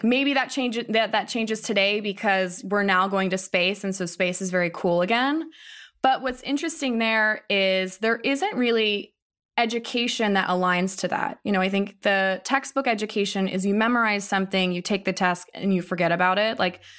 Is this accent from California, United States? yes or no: no; Ohio, United States; I mean, I grew up in Ohio